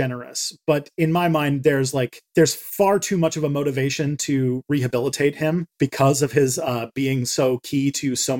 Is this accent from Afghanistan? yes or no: no; Canada; because like I grew up in Canada. Canada is part of the American Imperial Corps. So my story of the Cold War is very similar.